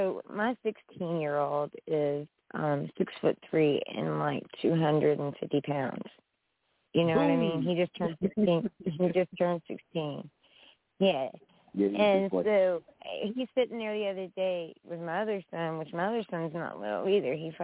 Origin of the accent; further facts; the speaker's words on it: West Virginia, United States; I'm from West Virginia, man.